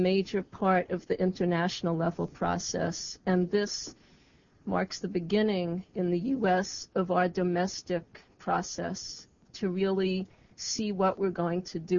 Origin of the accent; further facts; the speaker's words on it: United States; I feel as an American, this convention is an opportunity for us.